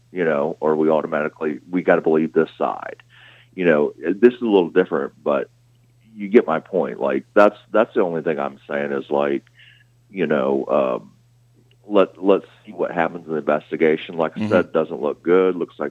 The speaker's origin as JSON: {"language": "English", "town": "Knoxville", "region": "Tennessee", "country": "United States", "tie": "born or raised there", "said": "walking up the hill, you know, things like that, that we take advantage of when I grew up in Knoxville."}